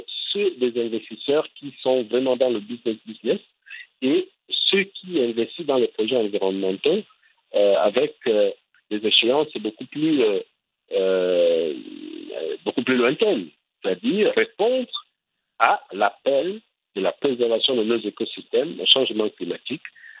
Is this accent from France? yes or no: no; Libreville, Estuaire, Gabon; je suis de Libreville